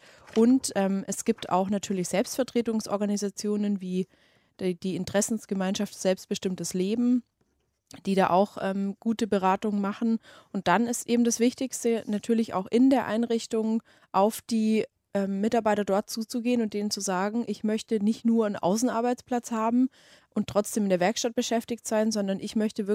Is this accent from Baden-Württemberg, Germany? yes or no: yes; Baden-Württemberg, Germany; born there; weil ich wohne selber in Bayern und komme ja aber gebürtig aus Baden-Württemberg